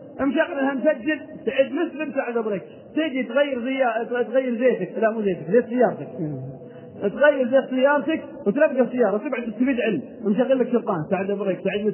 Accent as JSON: {"language": "Arabic", "region": "Al-Qassim", "country": "Saudi Arabia", "said": "انا اعرف واحد عندنا في القصيم"}